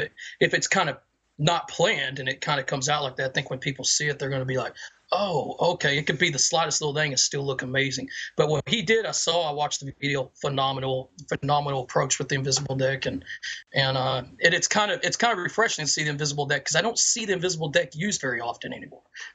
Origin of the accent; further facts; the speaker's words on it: Texas, United States; now in Columbus, United States; I am in Columbus, Ohio, but it's absolutely freezing here, so I'm originally from Texas